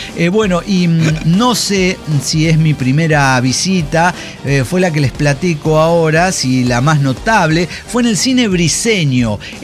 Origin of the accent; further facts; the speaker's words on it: Mexico City, Mexico; Nativo, desarrollado y probado en Ciudad de México.